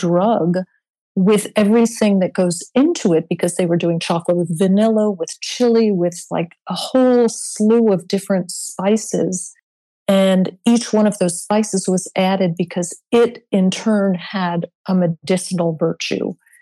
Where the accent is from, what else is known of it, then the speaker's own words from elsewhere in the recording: Indian River, Florida, United States; And I'm a Florida girl. I grew up in Indian River. Indian River, Florida, is famous for its oranges and grapefruits, world famous.